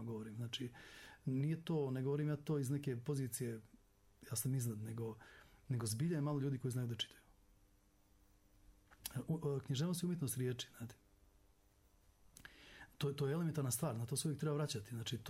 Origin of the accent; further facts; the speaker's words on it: Novi Pazar, Raška District, Serbia; rođen sam u Srbiji, a mi smo iz Crne Gore, i ja sam svaki ljetni raspust provodio u selu kod babe i djedove i živio sam u Novom Pazaru sam živio. Živio sam za 9 mjeseci u toku godine, za 2 mjeseca ljetnih raspusta.